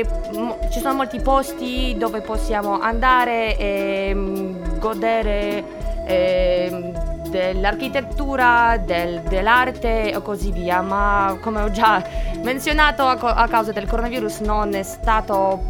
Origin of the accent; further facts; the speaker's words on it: Belarus; Italian is a second language; now in Cagliari, Italy; Vengo da Bielorussia.